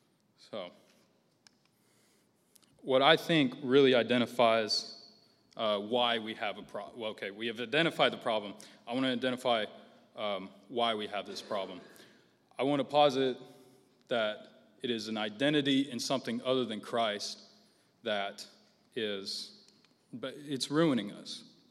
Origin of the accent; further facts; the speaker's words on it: Florida, United States; Now, you know, I'm from Florida, right?